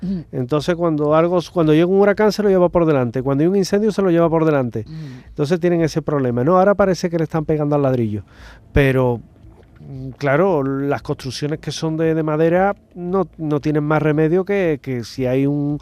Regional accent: Scotland, United Kingdom; Spanish is a second language; Pues yo soy de Escocia, entonces un castillo escocés

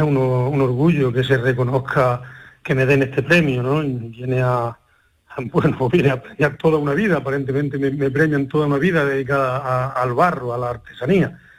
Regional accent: La Rambla, Andalusia, Spain; A mí el relevo me lo da mi pueblo, a mí el relevo me lo da la Rambla. La Rambla en sí... bueno, aquí hay un núcleo muy importante de alfarería y es donde mamamos todo desde chiquitos, sobre todo en aquellos tiempos donde yo me criaba

